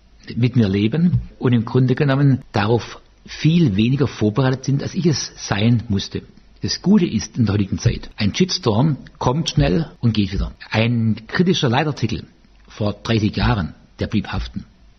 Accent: Baden-Württemberg, Germany; accent: Swabian; ich spreche nicht Hochdeutsch, ich spreche Hochschwäbisch.

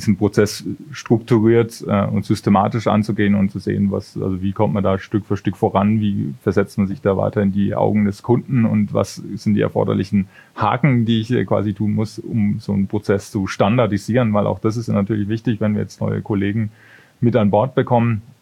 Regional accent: Bavaria, Germany

